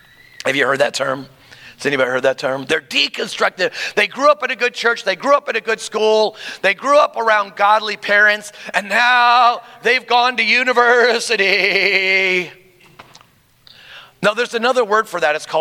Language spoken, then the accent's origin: English; United States; I literally, as an American, they invited a bunch of Americans from Ramstein to sit there.